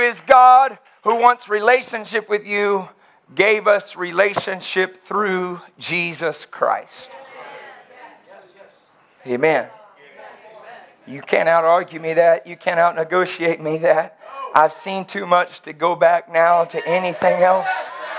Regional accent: Austin, Texas, United States; I'm from Austin. I'm weird. My wife is from Portland. She's weird.

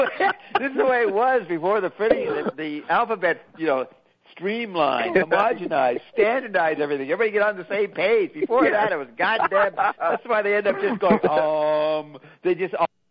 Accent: France; now in Canada; I'm there rather detached, I'm from France, you know, I'm not really into this shit

